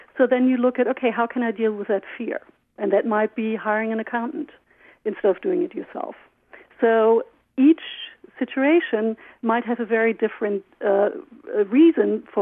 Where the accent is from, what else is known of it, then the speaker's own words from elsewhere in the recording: Germany; I always thought of myself as not procrastinating much, because I grew up in Germany